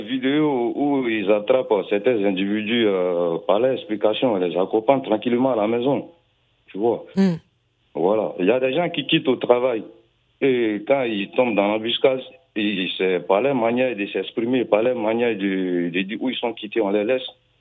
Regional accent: Côte d’Ivoire; now in France; je suis ivoirien vivant en France.

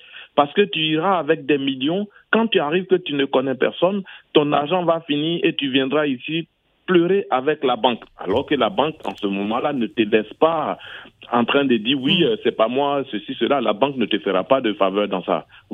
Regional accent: Côte d’Ivoire; Je suis ivoirien de la Côte d'Ivoire.

